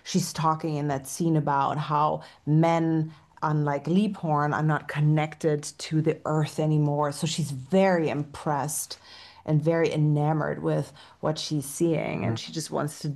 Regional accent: Germany; It's complicated. I'm German Italian. I grew up in Germany.

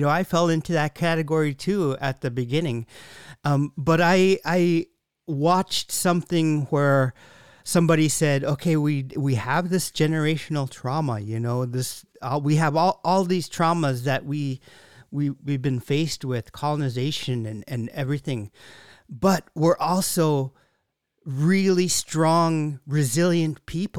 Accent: Bethel, United States; Like I'm from Bethel, and when I go back home, there's a feeling that I get, this is where I grew up, this is where I was raised, and there's nothing like it.

